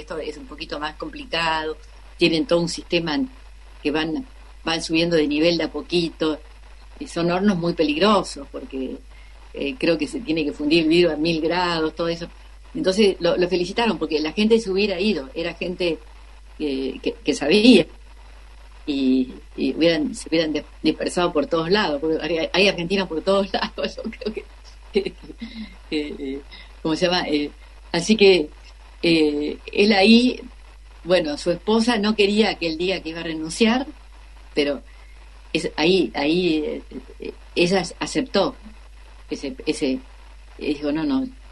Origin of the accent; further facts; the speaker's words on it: Corning, New York, United States; born there; yo nací ahí, en Estados Unidos, en Corning, porque papá estaba trabajando ahí, estuvo un año en una pasantía